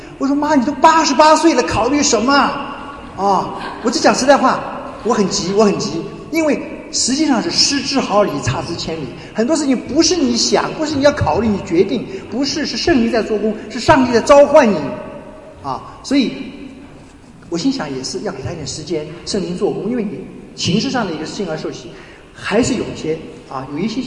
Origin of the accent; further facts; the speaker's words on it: Hong Kong; born there; 我们全家已经在香港出生，后来我们回到中国以后